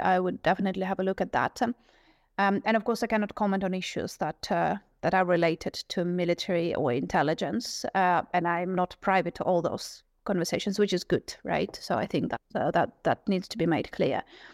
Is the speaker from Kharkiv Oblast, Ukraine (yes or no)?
yes; Kharkiv, Kharkiv Oblast, Ukraine; as a person born and raised in Kharkiv.